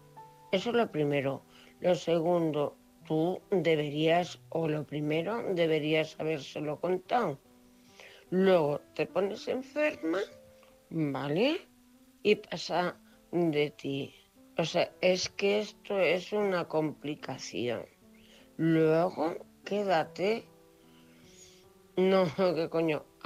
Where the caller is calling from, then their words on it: Cuenca, Castilla-La Mancha, Spain; de Cuenca.